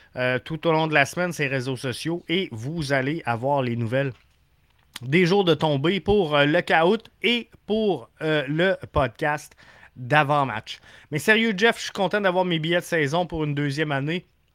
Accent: Quebec City, Quebec, Canada; Même si je viens de Québec, même si j'ai un attachement profond envers la vieille capitale

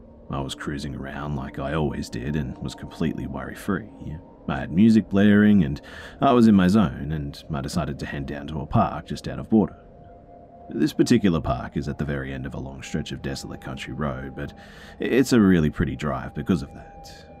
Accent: the South, United States; born or raised there

